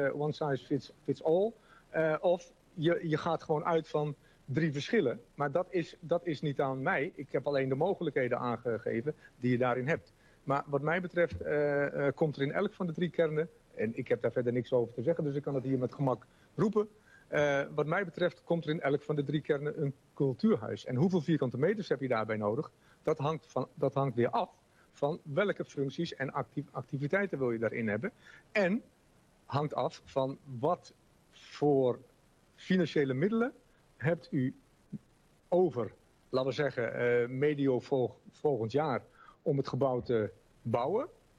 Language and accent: Dutch; Wijhe, Overijssel, Netherlands; born there; Het dorp waar ik geboren ben, Weijen, maakt onderdeel uit van de gemeente Olst Weijen.